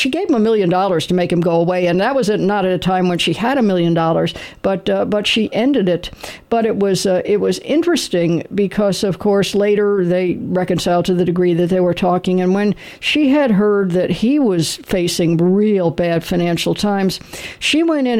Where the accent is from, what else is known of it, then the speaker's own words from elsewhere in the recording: Los Angeles, California, United States; I'm originally from Los Angeles